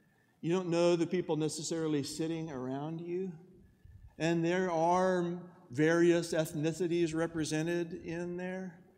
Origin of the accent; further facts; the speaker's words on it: Oklahoma, United States; I was raised in Oklahoma, and we had a football team out there, and we won the national championship when I finished college